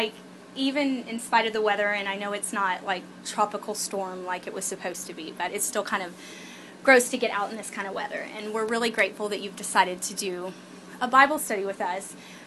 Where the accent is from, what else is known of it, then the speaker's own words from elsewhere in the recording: Texas, United States; because I was raised in Texas during the time I somehow grew up knowing this prayer.